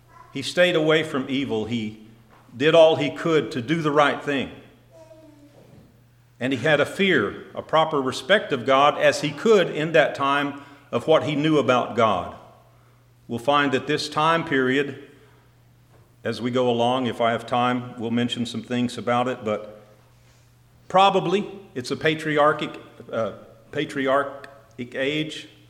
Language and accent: English; Texas, United States; accent: southern Texas; allowing my southern Texas accent here